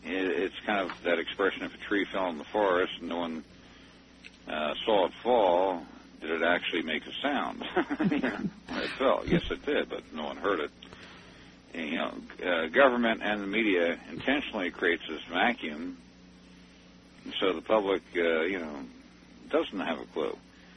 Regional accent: Arizona, United States; I'm from Arizona, so there's a big red staples button.

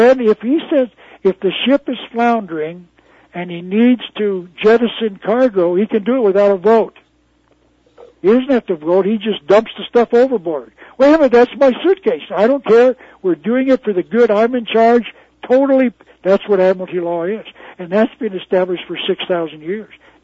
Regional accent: Arizona, United States; born there; I've been neither. I was born in Arizona.

